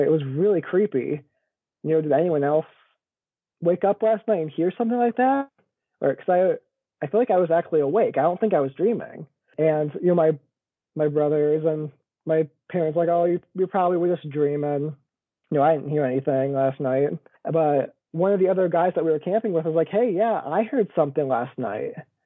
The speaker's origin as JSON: {"language": "English", "town": "Grand Rapids", "region": "Michigan", "country": "United States", "tie": "born or raised there", "said": "So, like I said, I'm from Michigan, born and raised here in the Grand Rapids area. So we're on the west side, so not Detroit. We're on the other side of the state from there."}